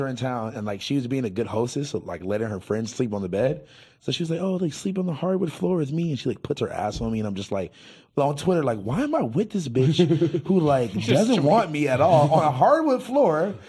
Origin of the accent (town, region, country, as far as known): Texas, United States